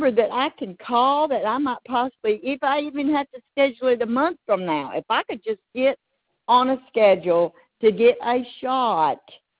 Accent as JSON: {"language": "English", "region": "Texas", "country": "United States", "said": "I might have to go back to my home state of Texas and get me a shot at my daughter's nursing home."}